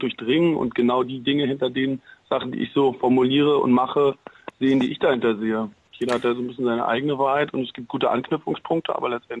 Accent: East Germany, Germany; Ja, schon ostsozialisierte Bildungsbürger, würde ich sagen.

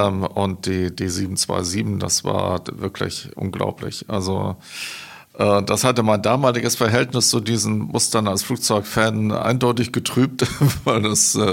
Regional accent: Filderstadt, Baden-Württemberg, Germany; Ich bin ja in Stuttgart aufgewachsen, also in einem kleinen Dorf, Filderstadt, nahe beim Stuttgarter Flughafen.

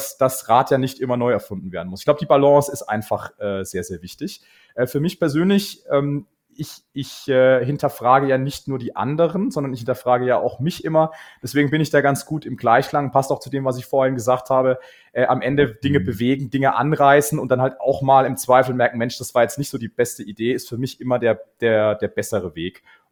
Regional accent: Karlsruhe, Baden-Württemberg, Germany; born there; also born or lived in Munich

